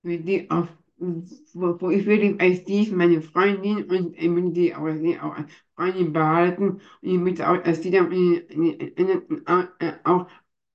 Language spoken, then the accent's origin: German; Wesel, North Rhine-Westphalia, Germany; born there; now in Hamminkeln, Germany; Ich wohne in Hamminkeln am Kerkentamm. Geboren bin ich in Wesel und bin 40 Jahre alt.